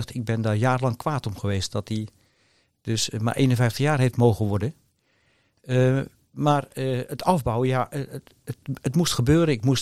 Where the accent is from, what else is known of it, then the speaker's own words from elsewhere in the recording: Noordwijk, South Holland, Netherlands; born there; En ik ben geboren op de Kwaak.